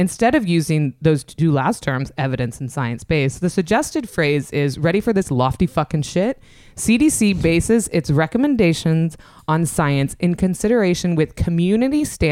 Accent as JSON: {"language": "English", "town": "Atlanta", "region": "Georgia", "country": "United States", "tie": "born or raised there", "said": "Policy analysts at the Centers for Disease Control and Prevention in Atlanta, that's my hometown"}